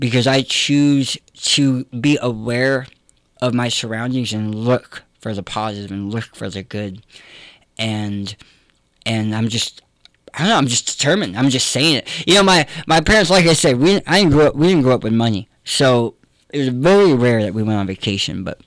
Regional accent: California, United States; We sold our house. We sold everything. I'm no longer from California, thank God.

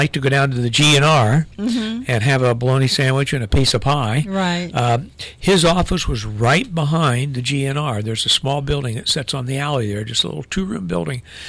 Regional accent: Ohio, United States; I grew up in Scioto County in a small town, and my mother was actually the nurse for the only doctor we had in town.

